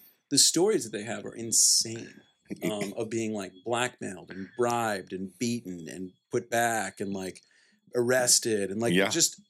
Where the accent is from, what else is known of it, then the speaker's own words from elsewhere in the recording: Midwest, United States; I mean, first of all, I was raised in the Midwest, and people in the Midwest work really hard.